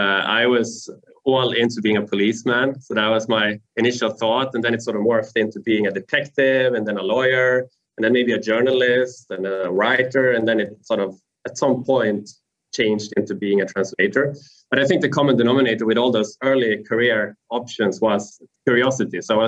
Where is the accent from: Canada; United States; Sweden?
Sweden; English is a second language; I would probably go with Sweden first. So my home country. I haven't been able to go for a while now because of COVID, so just to see family again.